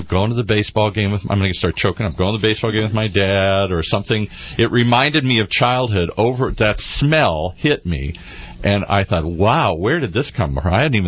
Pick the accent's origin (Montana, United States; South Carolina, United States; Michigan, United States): Michigan, United States; I grew up in Michigan. I've lost both of my parents several years ago.